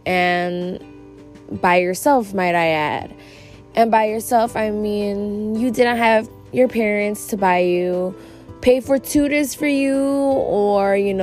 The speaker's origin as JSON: {"language": "English", "town": "Chicago", "region": "Illinois", "country": "United States", "tie": "born or raised there", "said": "I'm 20 years old. I'm a Latina, born and raised in Chicago."}